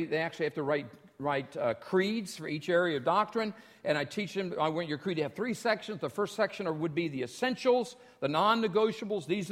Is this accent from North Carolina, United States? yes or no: yes; North Carolina, United States; The church I grew up in North Carolina got split right down the middle over a theological issue that was not an essential.